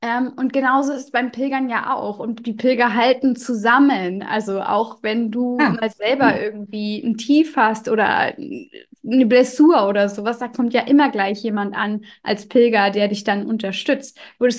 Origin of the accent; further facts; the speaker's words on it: Northern Germany, Germany; ich komme ja auch aus dem Norden